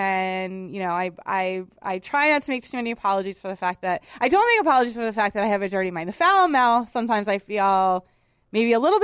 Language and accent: English; Boston, Massachusetts, United States; I'm from Boston, and I went to a women's college in Manhattan, and I'm a mouthy broad.